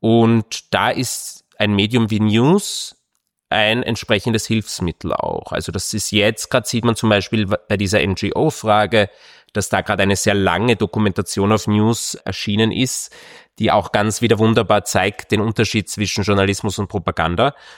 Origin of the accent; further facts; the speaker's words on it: Austria; Als bei uns in Österreich